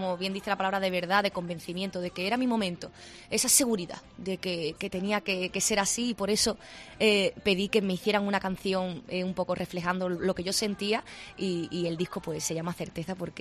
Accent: Ceuta, Spain; ya hemos presentado este disco en directo en mi tierra, en Ceuta

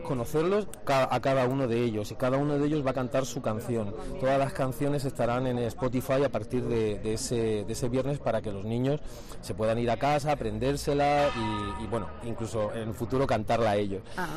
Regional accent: Murcia, Region of Murcia, Spain; representan lo que somos nosotros los murcianos

